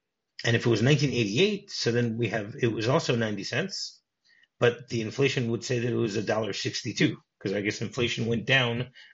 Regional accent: Detroit, Michigan, United States; now in Israel; So, no, because I mean, I grew up in Detroit and I remember, you know, that there would be two gas stations across the street from each other that would have different prices.

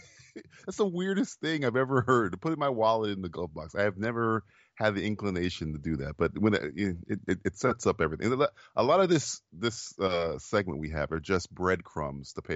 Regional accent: Florida, United States; I'm from Florida.

